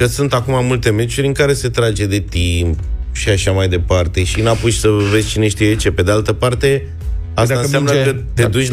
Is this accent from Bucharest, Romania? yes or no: yes; Bucharest, Romania; sunt din București.